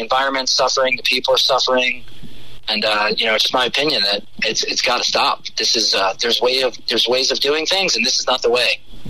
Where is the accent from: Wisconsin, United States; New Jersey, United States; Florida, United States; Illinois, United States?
Florida, United States; You know, I'm an outsider. I'm not from Texas. I'm from Florida.